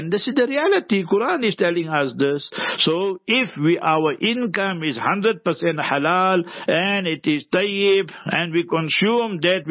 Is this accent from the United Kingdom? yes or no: no; Heidelberg, South Africa; Anyway, that was my hometown, it is my hometown, and inshallah this week again I'll be there for a very short period